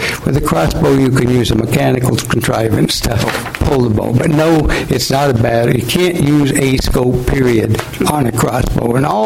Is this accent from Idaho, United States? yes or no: yes; Idaho, United States; So I was born and raised in Idaho. I was born on a range.